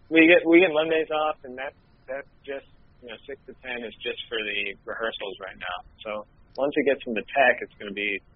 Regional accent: North Carolina, United States; now in Brooklyn, United States; Well, I live in Brooklyn. I'm from North Carolina originally.

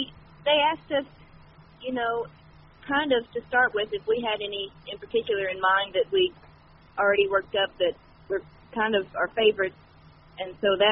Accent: Sardis, Ohio, United States; Well, Monroe County is our home county, and we're from Sardis, a little town that, it's hard to tell people where it's at exactly

